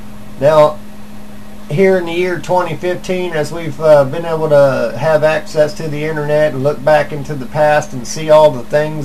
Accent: United States; You know, I'm from America, and I don't agree with certain things that are going on that the government has done in the past and in the present.

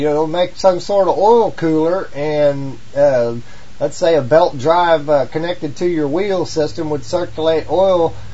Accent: Missouri, United States; He's from Texas and I'm from Missouri, so we both got these weird accents.

